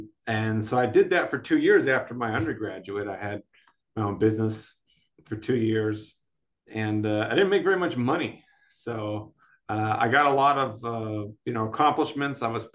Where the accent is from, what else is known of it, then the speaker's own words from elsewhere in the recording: Albuquerque, New Mexico, United States; born there; also born or lived in Wisconsin / Michigan / Germany / Alabama; Yeah, I am an army brat. So I was born in the United States, so born in Albuquerque. Berlin, Wisconsin, Michigan, back to Germany, Augsburg, Hanau, Alabama, South Korea, Florida, Tennessee, Germany again, and then Flagstaff, Arizona.